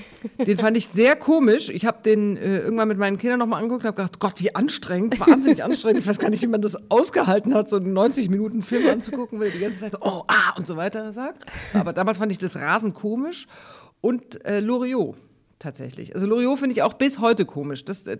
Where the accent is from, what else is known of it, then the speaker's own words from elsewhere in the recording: Munich, Bavaria, Germany; ich bin, wie gesagt, in München aufgewachsen mit 2 Brüdern. Ich war die Älteste